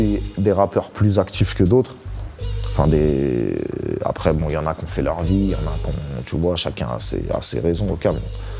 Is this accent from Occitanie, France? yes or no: no; Montreuil, Île-de-France, France; je suis de Montreuil